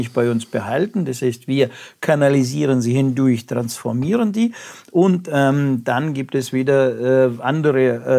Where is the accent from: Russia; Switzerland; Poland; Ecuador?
Russia; German is a second language; now in Germany; ich komme ja aus Russland